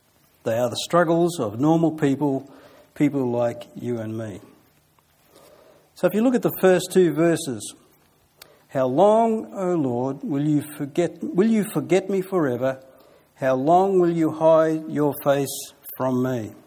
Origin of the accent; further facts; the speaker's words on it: Australia; And you ask for a moment, as an Australian, how good it is that we live in the lucky country, eh?